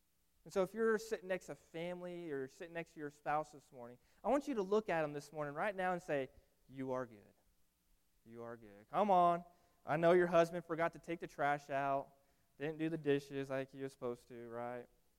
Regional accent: Wellington, Kansas, United States; Growing up in Wellington, Kansas, a small community, it was the same thing.

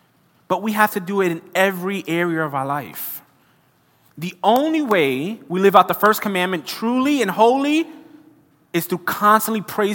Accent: Brooklyn, New York, United States; I grew up in Brooklyn where what that looked like was a little bit scary to me.

